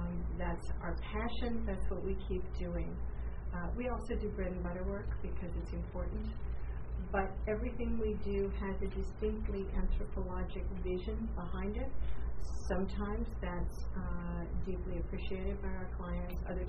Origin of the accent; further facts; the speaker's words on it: Chicago, Illinois, United States; from Chicago